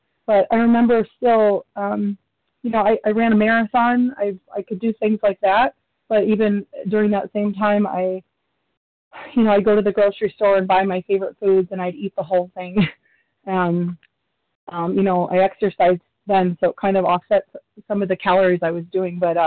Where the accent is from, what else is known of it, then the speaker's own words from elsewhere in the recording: Michigan, United States; I'm from Michigan, and I'm new to Vision.